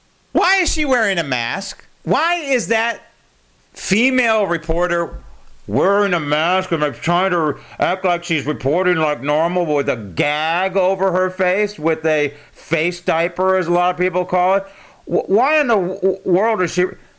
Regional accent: San Francisco, California, United States; I grew up in San Francisco. We had a street named Army Street in the Mission District.

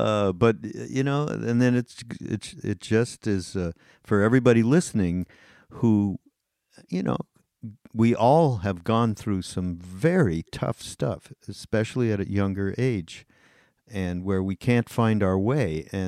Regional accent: Montreal, Quebec, Canada; I grew up in Montreal.

